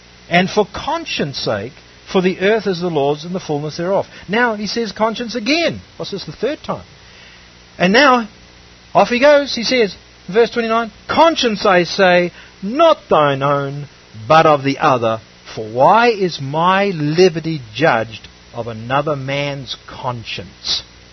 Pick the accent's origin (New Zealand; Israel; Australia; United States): New Zealand; It's like us. We come from New Zealand.